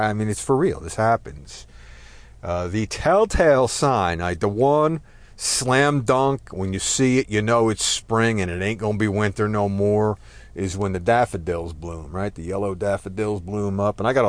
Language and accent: English; Newark, New Jersey, United States; I come from Newark, New Jersey originally. And the last place that I lived in Newark was literally on Branch Brook Park, right? In the North Ward, the old Italian section.